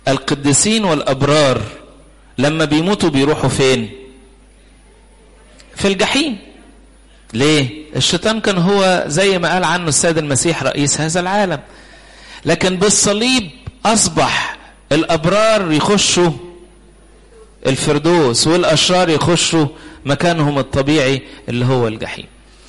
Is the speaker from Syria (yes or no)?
no; Egypt